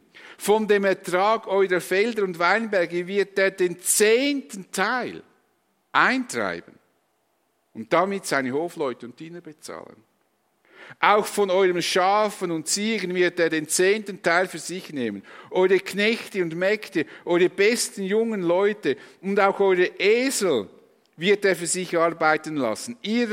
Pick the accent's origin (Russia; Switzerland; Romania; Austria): Switzerland; Vor allem als Schweizer, die wir so freiheitsliebend sind.